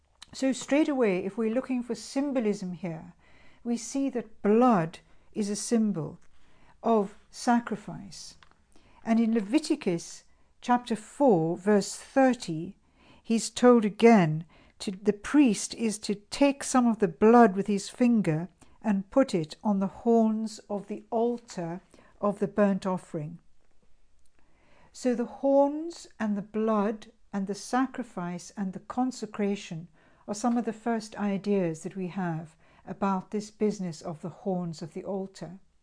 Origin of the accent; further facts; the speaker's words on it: South Africa; now in England, United Kingdom; As you can hear, I'm not English, I am a South African, but I've lived in England now for 20 years